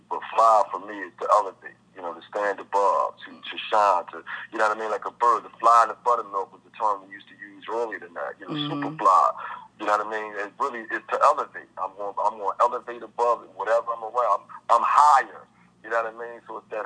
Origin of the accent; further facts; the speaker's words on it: Philadelphia, Pennsylvania, United States; growing up in Philadelphia, we were chasing girls all the time.